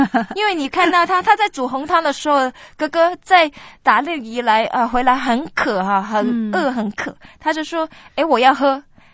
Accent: China; 我们中国人很多人很喜欢那种算命啊

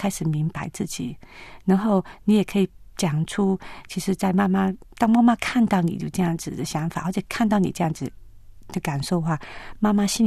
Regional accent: China; 其实我们中国人不很善于表达自己感受，

